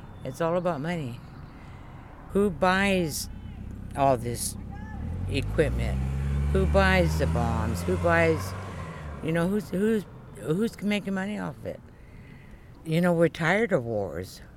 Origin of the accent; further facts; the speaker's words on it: California, United States; I'm from Coyote Valley Banapomo Indians.